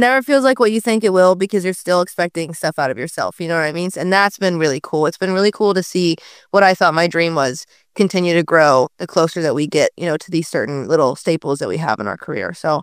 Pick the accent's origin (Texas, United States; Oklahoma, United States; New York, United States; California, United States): Oklahoma, United States; now in Nashville, United States; And if growing up in Oklahoma, if you didn't have horses, someone had horses in the sense of like they weren't this foreign thing to you.